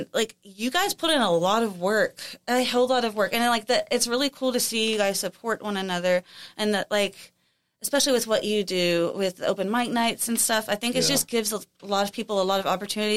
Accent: Houston, Texas, United States; Well, and I'm from Houston as well.

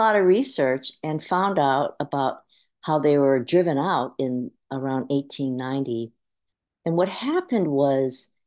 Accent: Hawaii, United States; So I grew up in Hawaii, and every weekend there was a bon dance at a different Buddhist temple or Shinto shrine.

